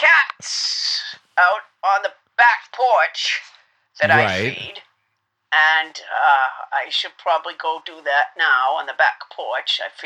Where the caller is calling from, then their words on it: Maine, United States; That's correct. I am from Maine.